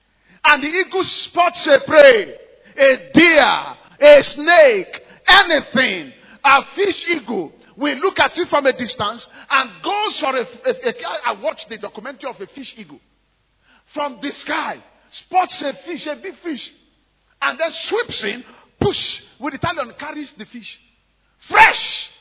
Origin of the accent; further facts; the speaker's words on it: Ibadan, Oyo, Nigeria; I remember growing up in Mainolende and then Mokola Roundabout. I told you for many years I sold soft drinks at that roundabout, Mokola Roundabout.